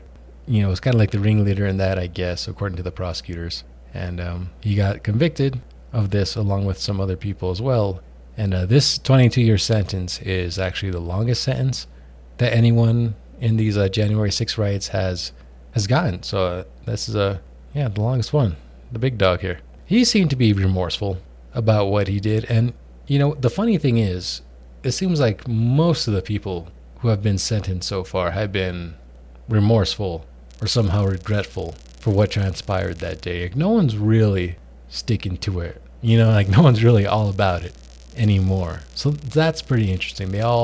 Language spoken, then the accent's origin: English; New Mexico, United States; I'm from New Mexico. Well, I live in New Mexico, and I grew up here, but, you know, I love it here.